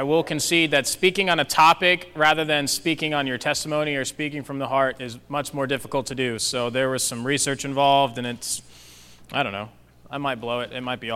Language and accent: English; Virginia, United States; I am from Virginia, and I've never had Whataburger till I came here. There's no Whataburger on the East Coast.